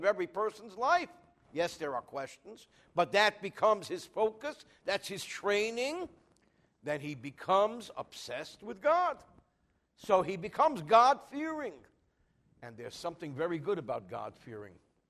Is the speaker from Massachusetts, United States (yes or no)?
no; New Jersey, United States; I'm from New Jersey.